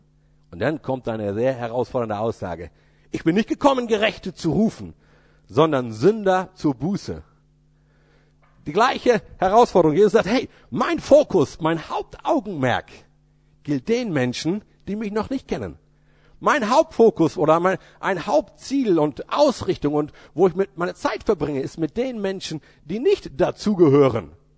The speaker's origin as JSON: {"language": "German", "town": "Emden", "region": "Lower Saxony", "country": "Germany", "said": "Und aus der gleichen Stadt komme ich, sprich aus Emden. Das heißt, vor euch steht ein waschechter Ostfriese mit ostfriesischem Blut in den Adern."}